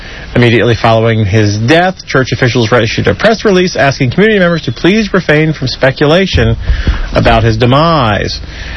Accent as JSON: {"language": "English", "region": "Alabama", "country": "United States", "said": "No. We'll see, I'm from Alabama, so, you know."}